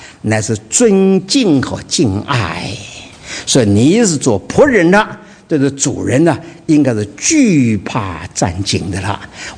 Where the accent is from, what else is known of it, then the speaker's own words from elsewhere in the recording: China; 我们中国人的儿女不大一样，跟美国人就不大一样。你在马路上走了，我们中国父母什么叫儿女走在前头，父母走在后面看着他的。